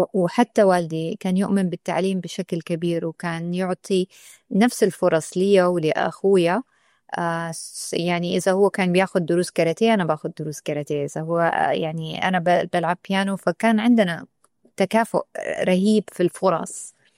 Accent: Hejaz, Saudi Arabia; أنا من الحجاز، ثقافة سعودية موطنا، مسلمة،

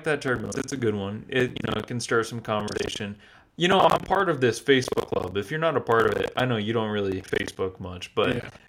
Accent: Indiana, United States; In Silas and I's line, growing up in Indiana, you don't pronounce them differently.

